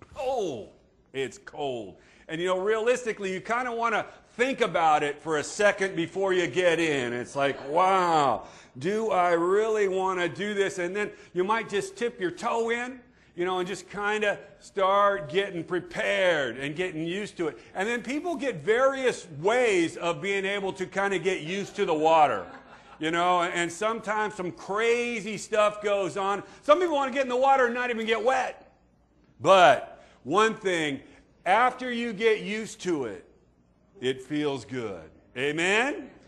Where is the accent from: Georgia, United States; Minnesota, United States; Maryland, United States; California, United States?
California, United States; I grew up in Northern Cal, and we used to go camping up in the Sierras